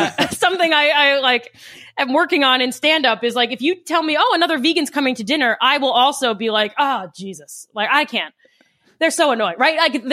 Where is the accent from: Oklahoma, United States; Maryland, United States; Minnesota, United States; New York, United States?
Maryland, United States; I will say my Marylander identity has gotten stronger as I've gotten old